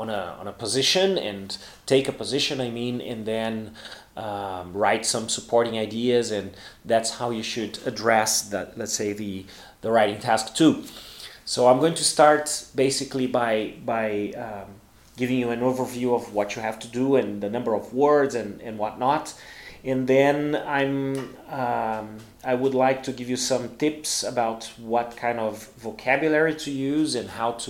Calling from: Porto Alegre, Rio Grande do Sul, Brazil; English is a second language

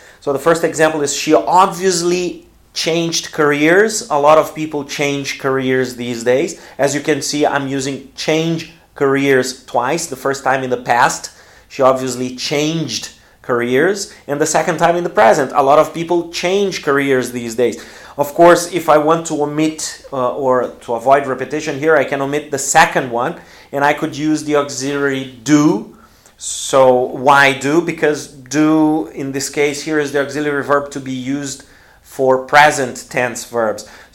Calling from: Porto Alegre, Rio Grande do Sul, Brazil; English is a second language

